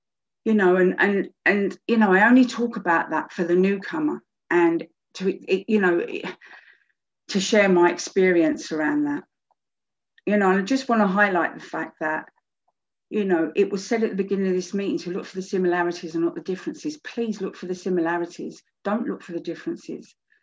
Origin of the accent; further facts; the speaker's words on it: London, United Kingdom; I'm from South East London and from Lewisham, South East London. I was born in Camberwell Green. I was adopted when I was 2 and a half.